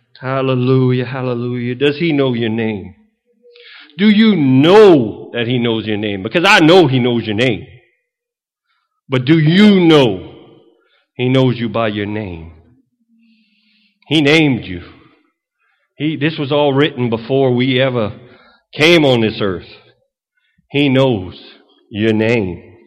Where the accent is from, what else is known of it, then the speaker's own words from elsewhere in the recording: Kaplan, Louisiana, United States; I'm from Kaplan.